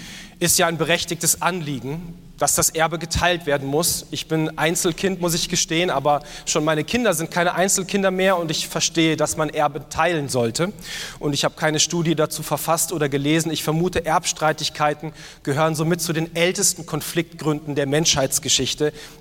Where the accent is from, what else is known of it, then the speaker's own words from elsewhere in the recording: Bavaria, Germany; Ich komme aus Bayern, deswegen Männer in Tracht, Frauen mit Blumenkränzen im Haar.